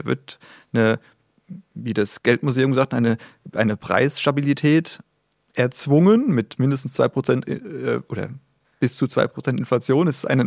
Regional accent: Germany; sind wir Deutsche, so sind wir anders.

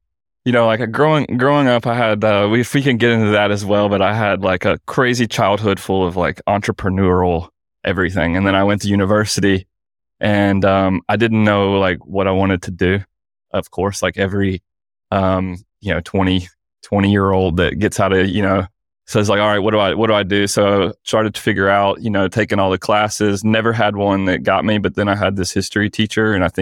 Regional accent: Mississippi, United States; accent: southern drawl; So, born and raised in Mississippi. So that is a dialect you're hearing there, that southern accent. So I do have the old southern drawl.

